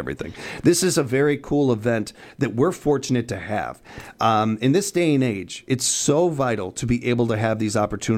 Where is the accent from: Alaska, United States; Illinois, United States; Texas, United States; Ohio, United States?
Illinois, United States; Chicago; As a kid growing up in Chicago, I've seen a lot of buildings go up.